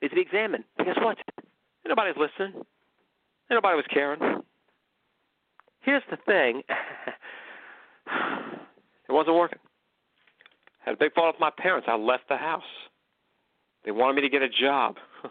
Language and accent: English; McKinleyville, California, United States; I was living this long, basically, unexamined life in my hometown of McKinleyville, California.